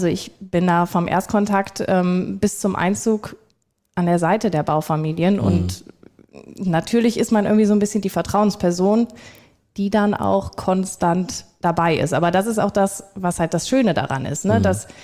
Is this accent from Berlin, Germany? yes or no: no; Viersen, North Rhine-Westphalia, Germany; war bei mir in der Region, ich komme aus Viersen.